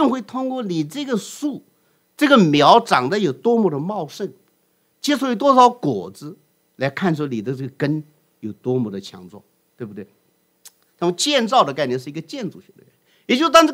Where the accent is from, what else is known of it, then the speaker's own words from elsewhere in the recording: China; 我们中国人非常熟悉的一个谚语